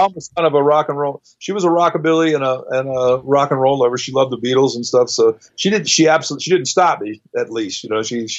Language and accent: English; Hawaii, United States; One of the things about growing up in Hawaii is great. It's the downside of growing up musically in Hawaii and also the upside.